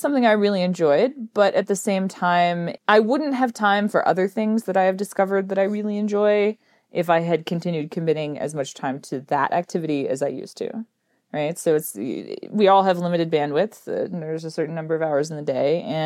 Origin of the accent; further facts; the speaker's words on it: San Francisco, California, United States; born there; So I was born in San Francisco to a couple who were originally from Kansas who met in San Francisco.